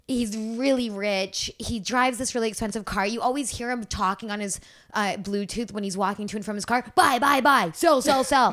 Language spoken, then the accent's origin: English; Guelph, Ontario, Canada; on the outskirts of Guelph, towards Guelph Lake